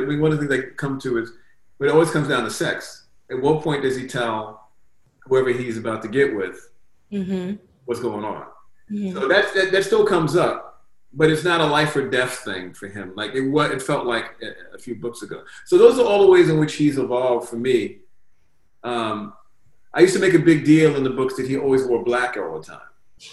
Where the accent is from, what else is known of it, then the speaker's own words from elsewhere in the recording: Brooklyn, New York, United States; I'm from Brownsville, Brooklyn, which mm-hmm. is a neighborhood in Brooklyn, a tough black neighborhood that's been poor since the 50s.